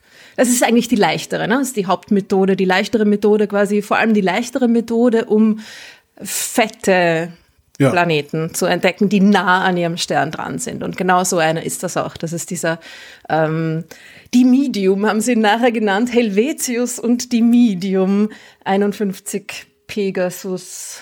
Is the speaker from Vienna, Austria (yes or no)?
yes; Vienna, Austria; Aber das ist so, als Wienerin muss ich das sagen, es tut mir leid.